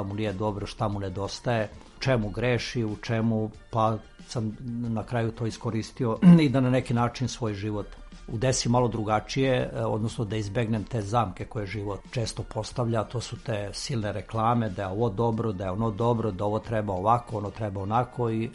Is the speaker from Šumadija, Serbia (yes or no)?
yes; Šumadija, Serbia; now in Belgrade, Serbia; rodom iz jednog dela Šumadije. Živim tu u Beogradu, na Dorćulu, imam nekih 64 godine i bavim se zanatom od srednje škole do danas.